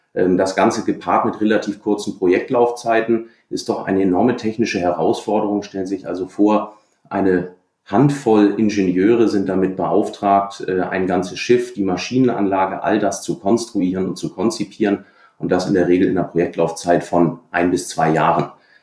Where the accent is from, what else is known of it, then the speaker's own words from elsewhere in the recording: Hamburg, Germany; Ich bin an der Elbe aufgewachsen und habe regelmäßig die Riesenpötte vorbeifahren sehen.